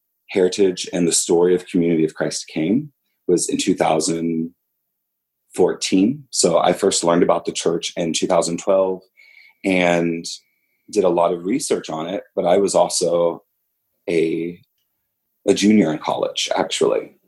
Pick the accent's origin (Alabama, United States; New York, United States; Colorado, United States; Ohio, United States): Ohio, United States; West Union; I'm from West Union, Ohio, and I am the invitation minister for the Chesapeake Bay Mission Center.